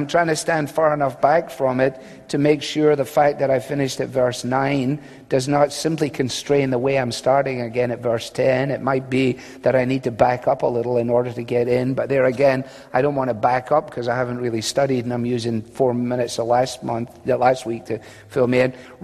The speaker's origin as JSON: {"language": "English", "region": "Scotland", "country": "United Kingdom", "said": "being a Scotsman, I don't want to waste money"}